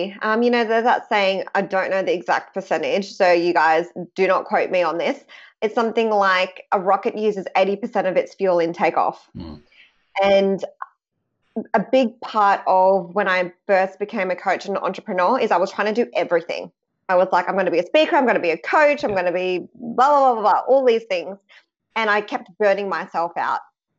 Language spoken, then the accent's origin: English; Sydney, New South Wales, Australia; also born or lived in Philippines; the fact that I have a Filipino background. Like, I was born in the Philippines. I came to Sydney when I was one.